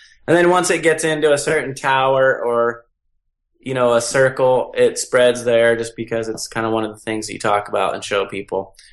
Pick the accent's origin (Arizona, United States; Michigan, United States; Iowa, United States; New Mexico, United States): New Mexico, United States; Albuquerque; born there; Although I was born in Albuquerque, so I have a lot of good reasons to have Albuquerque.